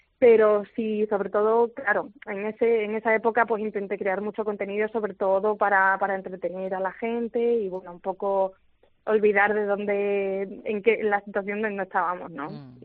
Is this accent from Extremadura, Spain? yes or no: yes; Extremadura, Spain; rellena con queso de La Serena, que es muy de mi tierra.